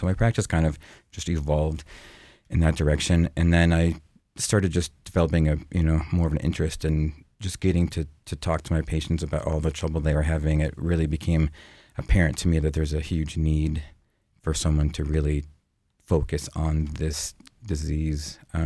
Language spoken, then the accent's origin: English; North Dakota, United States; And I'm from North Dakota, and there's a huge need for that.